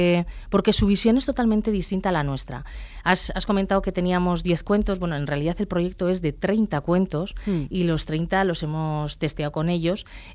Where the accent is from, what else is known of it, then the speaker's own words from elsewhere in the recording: Irun, Basque Country, Spain; now in Pamplona, Spain; nosotras vivimos en Pamplona, somos de Irún, sabemos, conocemos un poco la sociología de por aquí y de cómo es la sociedad y de cómo es nuestros vecinos y nosotras somos euskaldunas